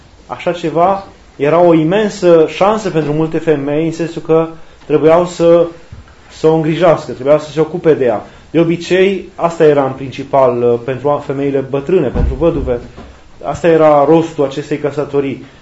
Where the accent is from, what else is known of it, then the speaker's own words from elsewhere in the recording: Romania; n-avem cum să nu ne raportăm la istoria noastră, la noi ca români